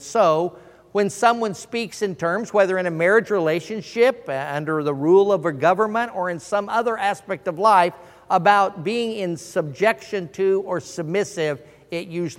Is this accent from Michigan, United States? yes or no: no; Denver, Colorado, United States; now in Oklahoma City, United States; I'm from Denver, Colorado, the home of the Denver Broncos, and orange is a big part of their color scheme, so I liked it. When I moved to Oklahoma City